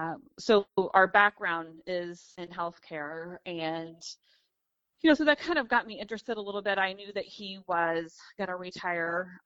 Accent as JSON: {"language": "English", "town": "Troy", "region": "Missouri", "country": "United States", "tie": "born or raised there", "said": "So I was born and raised in Troy, Missouri."}